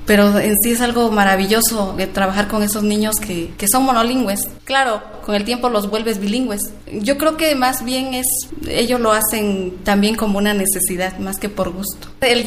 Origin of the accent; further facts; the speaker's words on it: Oaxaca, Mexico; Soy originaria de la Colula de Matamoros, Zapoteca del Valle. Trabajo en la comunidad de San Vicente Lachicío.